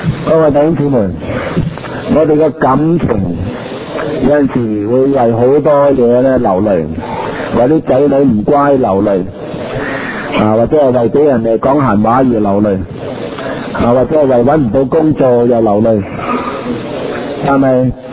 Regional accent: China; 我们中国人有说、五十步就少百步，是吧

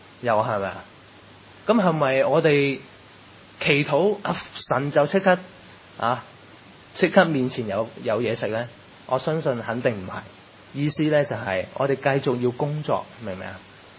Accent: Chaozhou, Guangdong, China; 咁因为我係潮州人嚟嘅，咁潮州人呢咁係好传统拜嗰啲偶像，好迷信嘅佢哋。

